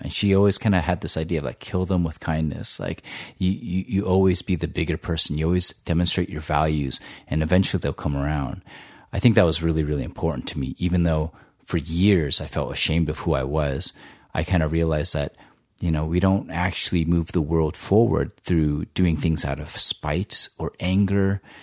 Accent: San Diego, California, United States; I grew up in San Diego, California, in the kind of early 80s.

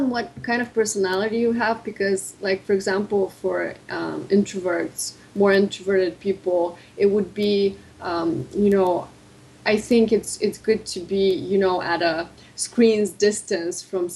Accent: Bulgaria; also born or lived in Rome, Italy / England / United States; Right now I'm in Bulgaria. I was born and raised here. Actually, I've lived elsewhere. I've lived in Rome, I've lived in England, and a little bit in the States.

